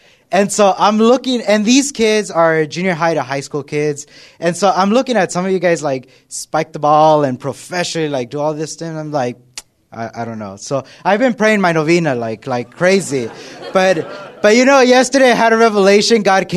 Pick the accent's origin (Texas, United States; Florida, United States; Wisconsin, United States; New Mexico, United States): Texas, United States; El Paso; I am from El Paso, Texas, so I am a Texan at heart.